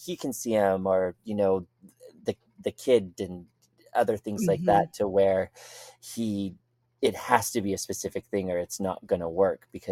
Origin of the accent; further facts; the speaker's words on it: Montana, United States; So I, you know, being from Montana, we got a lot of ghost towns around us.